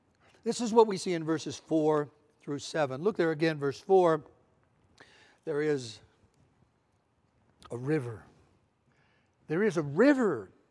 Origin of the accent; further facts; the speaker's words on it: California, United States; I'm from California. We have earthquakes a lot.